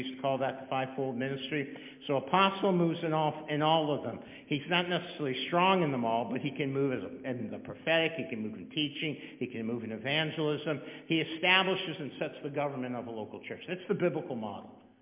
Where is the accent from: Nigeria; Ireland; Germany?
Ireland; I'm Irish. We're ridiculous people.